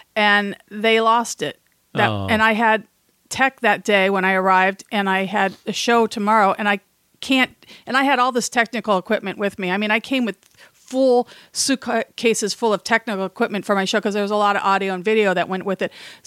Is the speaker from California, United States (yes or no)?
yes; Hollywood, California, United States; And because I grew up in Hollywood, like getting past like a lone security guard into a room is like, oh, it's so exclusive.